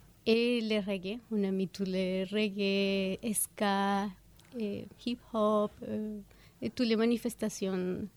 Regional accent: Venezuela; French is a second language; moved away; also born or lived in Colombia; Oui, je suis née à la Colombie, mais depuis de très très petite, mon famille a fait la première migration au Venezuela.

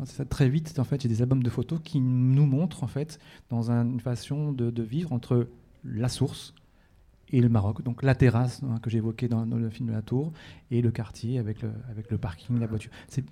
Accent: Orléans, Centre-Val de Loire, France; moi, je suis né à Orléans. Après, on s'est installé à la source.

